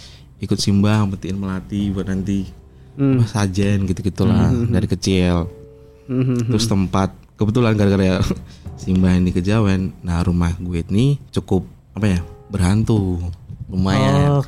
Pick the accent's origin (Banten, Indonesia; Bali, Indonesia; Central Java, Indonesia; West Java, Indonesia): Central Java, Indonesia; Surakarta; Jadi gue asli Solo. Asli Solo dan gue termasuk salah satu apa ya? Kakek nenek gue adalah Kejawen asli. Kejawen.